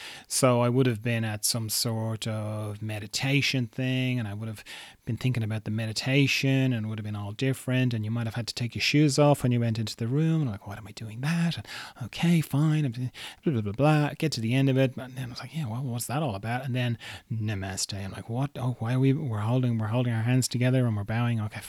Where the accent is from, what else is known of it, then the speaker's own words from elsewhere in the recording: Ireland; also born or lived in Australia; when I lived in Australia, I was like 20-25% more interesting just because I was from Ireland. People would say, oh, I love your accent.